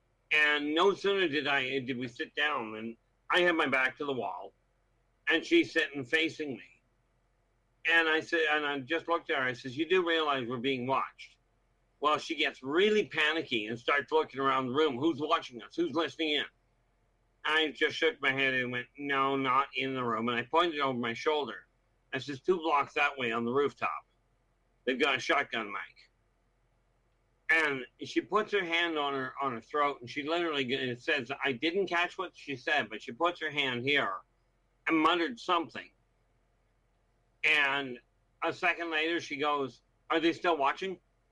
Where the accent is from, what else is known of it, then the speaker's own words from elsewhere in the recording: Canada; welcome to Canada. I call my own government stupid.